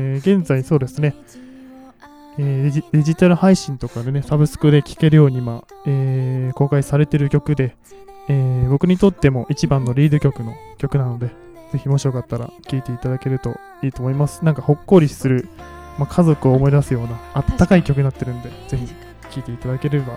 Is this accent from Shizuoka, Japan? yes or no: no; Kanagawa, Japan; やっぱ僕もともと出身が神奈川の方なんで、やっぱ海が近いとこをよく行くんで